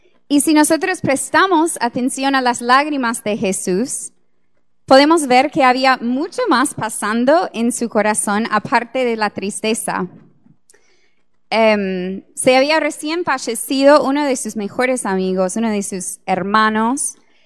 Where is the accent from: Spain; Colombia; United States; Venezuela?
United States; Spanish is a second language; now in Uruguay; seguramente pueden notar un acento que no soy de acá, soy de Estados Unidos.